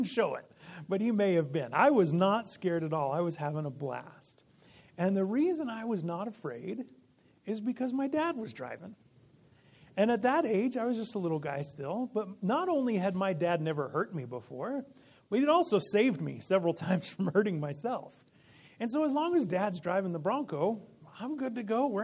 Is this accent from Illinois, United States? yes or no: yes; Illinois, United States; I actually grew up in Illinois. Even though I grew up in Illinois, we came out camping in Colorado every single summer.